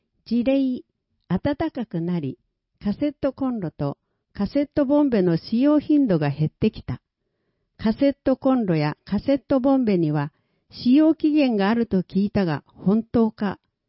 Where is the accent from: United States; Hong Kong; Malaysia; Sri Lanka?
Malaysia; Japanese is a second language; now in Japan; 今回は私の母国、マレーシアの政治について紹介します。